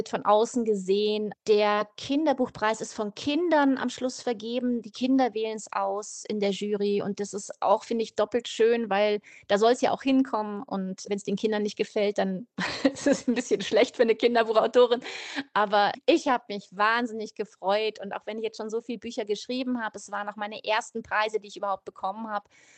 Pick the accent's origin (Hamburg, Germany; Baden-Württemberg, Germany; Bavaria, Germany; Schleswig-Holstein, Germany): Bavaria, Germany; Munich; da, wo ich aufgewachsen bin, mitten in München in einer Straße